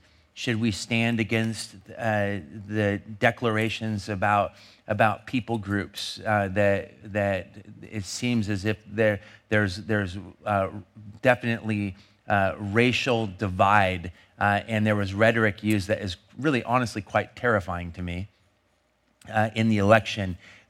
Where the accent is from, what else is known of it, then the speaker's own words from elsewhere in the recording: Longview, Washington, United States; also born or lived in Kelso; Those are my people, actually. I grew up in Longview, Kelso